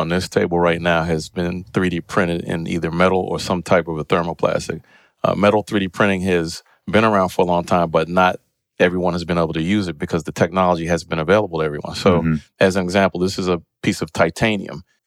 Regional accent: Philadelphia, Pennsylvania, United States; Well, I grew up in Philadelphia. I moved to different parts of the country.

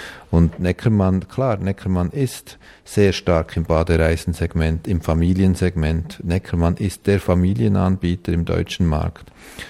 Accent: Switzerland; als Schweizer hatte ich da, glaube ich, wenig Glaubwürdigkeit

